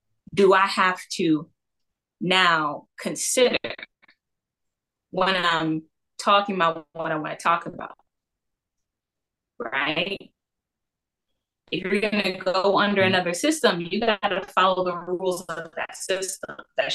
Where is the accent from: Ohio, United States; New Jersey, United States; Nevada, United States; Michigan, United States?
Ohio, United States; Toledo; I'm born and raised in Toledo, Ohio.